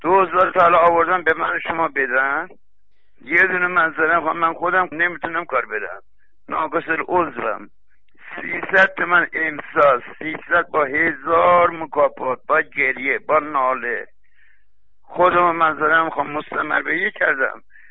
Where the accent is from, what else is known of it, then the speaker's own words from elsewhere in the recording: Mianeh, East Azerbaijan, Iran; من آذری هستم خودم، شهرستان میانه.